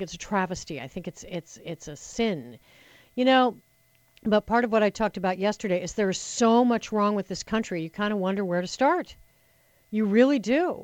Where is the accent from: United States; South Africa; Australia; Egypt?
United States; Nunn, Colorado; No, Listen, I grew up in Nunn, Colorado. My sister will attest to you.